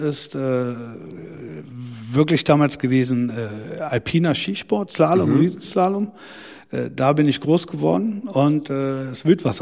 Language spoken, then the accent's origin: German; Wernigerode, Saxony-Anhalt, Germany; ich komme aus Wernigerode, das ist meine Heimatstadt.